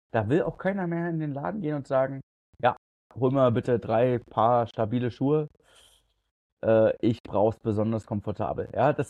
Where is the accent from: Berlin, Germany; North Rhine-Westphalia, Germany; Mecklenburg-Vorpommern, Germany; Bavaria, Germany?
Berlin, Germany; als Berliner, West-Berliner Fußballfan